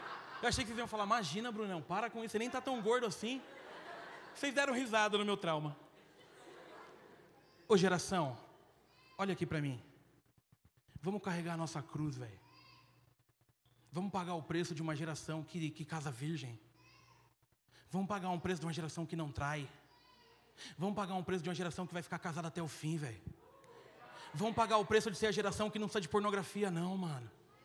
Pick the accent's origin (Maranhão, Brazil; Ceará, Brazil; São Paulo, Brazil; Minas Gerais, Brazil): São Paulo, Brazil; Mogi; Eu conheço um monte de gente aqui, eu sou de Mogi.